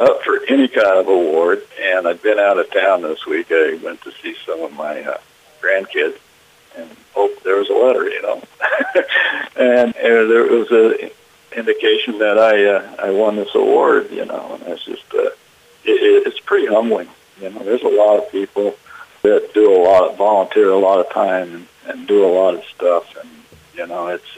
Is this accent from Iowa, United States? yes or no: yes; Fort Madison, Iowa, United States; I mean, you know, I grew up in Fort Madison, Iowa, you know, and that's a lot different than a bigger city.